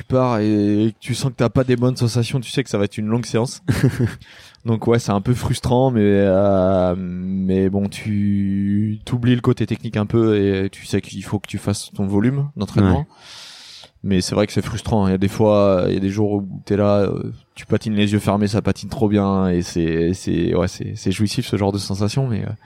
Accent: Lamballe, Brittany, France; Donc, moi, je suis de Lamballe. J'habitais dans une commune à côté, à 4 km.

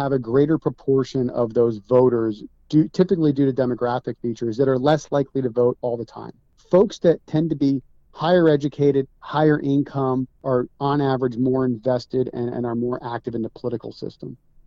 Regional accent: New Jersey, United States; You know, I grew up in Jersey. I have a family home at the Jersey Sewer.

